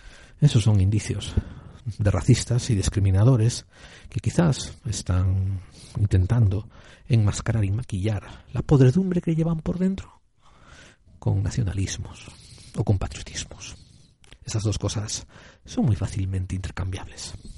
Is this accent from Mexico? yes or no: no; Spain; born there; Yo nací en España, pero seguramente algunos antepasados míos hace 300 años fueron marroquíes, por eso yo ahora tengo la tez un poco aceitunada y el pelo un poquito rizado, pero me puedo considerar un blanco español.